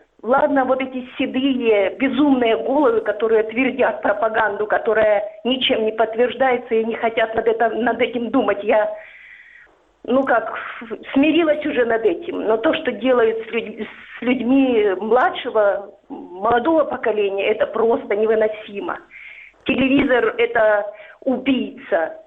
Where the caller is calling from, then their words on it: Crimea, Ukraine; Да, я из Крыма. Я из Крыма, алло, вы слышите меня?